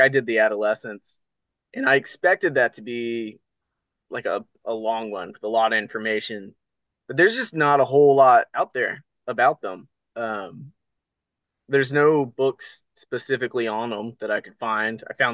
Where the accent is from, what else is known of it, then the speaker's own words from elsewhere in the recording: Missouri, United States; Missouri. Like right there in the center.